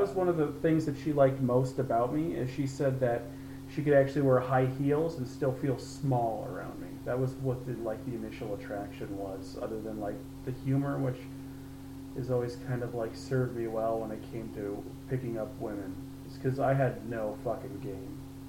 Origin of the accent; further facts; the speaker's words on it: California, United States; now in Elkhart, United States; when I moved here from California, I think initially people were interested in me because I was the kid from out of town.